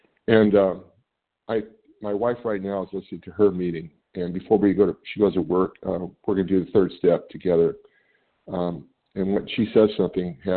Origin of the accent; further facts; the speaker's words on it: California, United States; I'm from California.